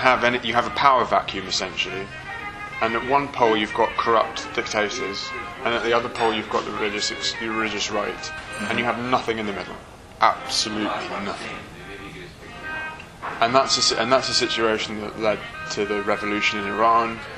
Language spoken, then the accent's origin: English; London, United Kingdom; when people ask me where I'm from, the most comfortable thing I have saying really is that I'm British and I'm a Londoner. But I'm also, I say British Egyptian, but I'm a Londoner, you know, because London's my home.